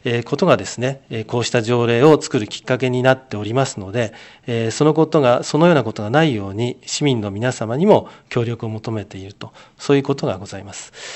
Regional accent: Fujisawa, Kanagawa, Japan; 自分は生まれも育ちも藤沢ですので、

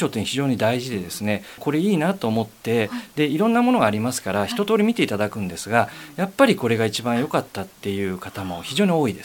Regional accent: Fujisawa, Kanagawa, Japan; 私も本当に生まれた時から藤沢で育って、藤沢にずっといますので

